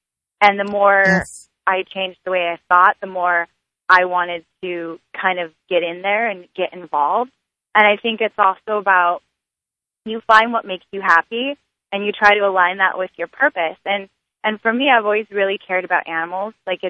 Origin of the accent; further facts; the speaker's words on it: Montana, United States; because I was born and raised in Montana, but that doesn't mean that I was born and raised on a farm. We lived in a city, and so that was my life. It wasn't country living.